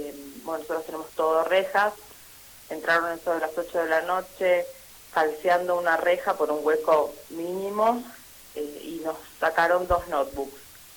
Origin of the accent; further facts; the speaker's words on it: Buenos Aires, Argentina; now in Neuquén, Argentina; En realidad soy de Buenos Aires, vivo en Neuquén.